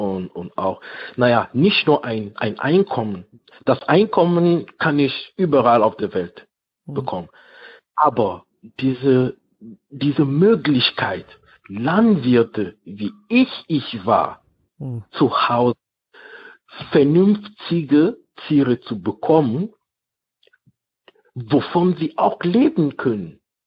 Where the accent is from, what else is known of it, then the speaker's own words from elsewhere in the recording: Cameroon; in Kamerun, in meinem Dorf, da wo ich herkomme.